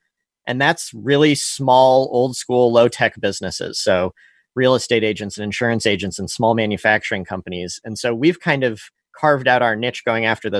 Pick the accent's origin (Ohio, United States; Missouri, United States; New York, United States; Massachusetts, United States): Missouri, United States; St. Louis; moved away as an adult; I'm from St. Louis, but left after college